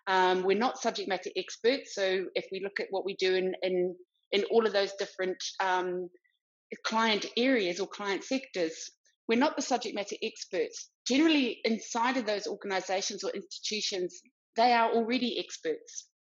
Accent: New Zealand; now in South Africa; not originally from South Africa, I'm originally from New Zealand, but been living here since 2005.

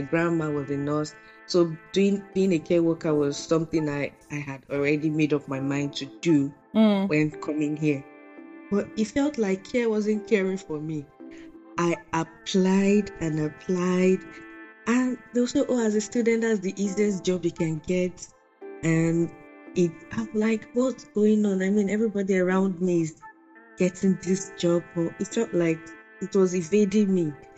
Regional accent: Nigeria; I, like, growing up in Nigeria, I never really faced anything racial.

